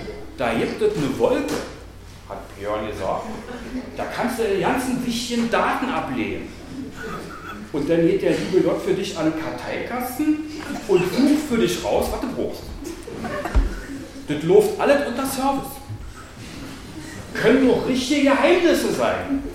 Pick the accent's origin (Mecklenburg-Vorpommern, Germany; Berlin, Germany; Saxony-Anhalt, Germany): Berlin, Germany; born there; Ich bin ja gebürtiger Berliner. Und immer, wenn ich zurückkomme von Berlin, dann sagt meine Frau, ich würde Berlinern.